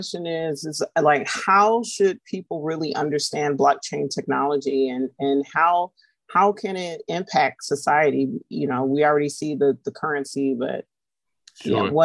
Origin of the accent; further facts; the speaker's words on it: Long Beach, California, United States; I lived in Cambridge, it definitely was a lot different than where I grew up in Long Beach, California.